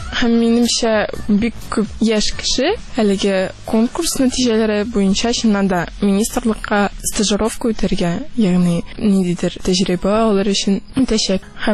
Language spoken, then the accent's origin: Tatar; Almetyevsk, Tatarstan, Russia; Мин үзем Әлмәттән, КДУның журфагында укыйм, 4-нче курста